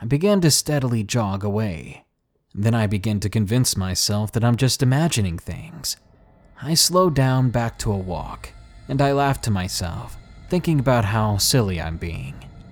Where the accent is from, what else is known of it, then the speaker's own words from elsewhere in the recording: Williamsport, Maryland, United States; But one dark night in my hometown of Williamsport, Maryland, changed the way I think completely. It happened nearly 10 years ago, when I was 16 going on 17 in my hometown.